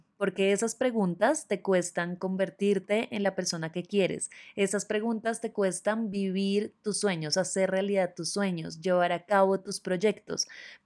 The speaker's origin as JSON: {"language": "Spanish", "country": "Colombia", "said": "Yo soy de Colombia"}